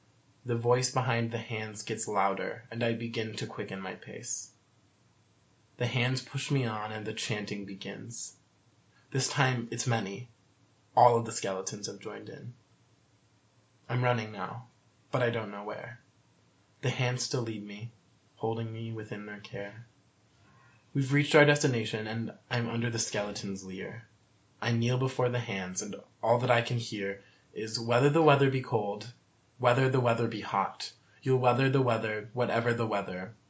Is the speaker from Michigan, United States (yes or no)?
yes; Detroit, Michigan, United States; I am from Detroit, Michigan, here out of state.